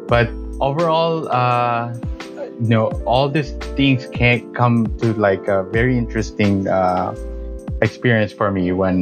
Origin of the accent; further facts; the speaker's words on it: Bacolod, Western Visayas, Philippines; also born or lived in Iloilo; Yeah, I was born there. But my family moved into Negros Occidental, which is, in Bacolod. And that's where my mom, originally came from. So growing up, we always move houses almost every year.